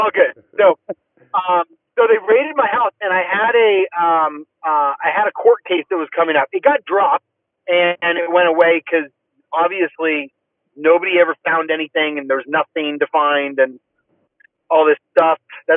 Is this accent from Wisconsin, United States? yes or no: no; Cupertino, California, United States; So, I grew up in Cupertino, California, Northern California, San Jose, San Francisco area. Super blessed to grow up in that area.